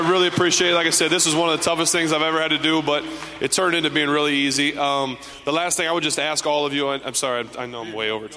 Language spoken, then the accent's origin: English; Findlay, Ohio, United States; So we grew up with dogs, and my hometown, Findlay, Ohio, I've got some friends on the police force